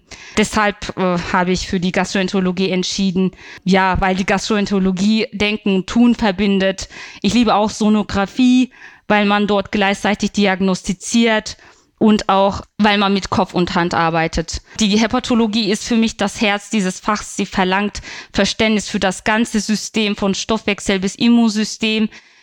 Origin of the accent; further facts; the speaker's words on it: Turkey; moved away as an adult; now in Germany; Bin seit 2017 hier in Deutschland. Ich bin in der Türkei geboren und aufgewachsen in einer kurdischen, alevitischen Familie, also eine Minderheit innerhalb einer Minderheit.